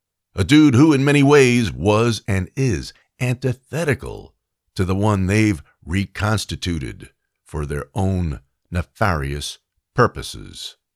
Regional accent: New York, United States; Yes, that's a Yiddish word. I'm from New York, and I know lots of Yiddish words.

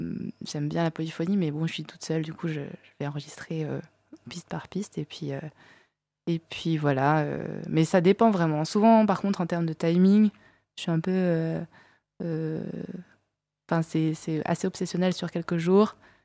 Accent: Réunion, France; j'ai grandi à La Réunion, mais ma famille, elle n'est pas réunionnaise. Mon père, il est de Haute-Savoie, et ma mère, elle est de Madagascar, qui n'est pas très loin de La Réunion. Et en fait, j'ai pas appris la langue de ma mère, j'ai pas appris le malgache

